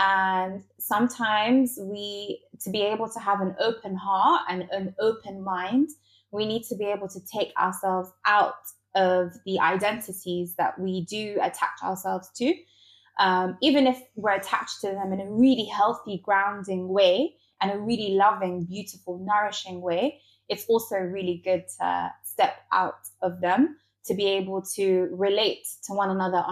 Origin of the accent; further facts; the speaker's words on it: Libya; now in United Kingdom; before being North African, before being Libyan, before being Muslim, before being British, I'm just a human being.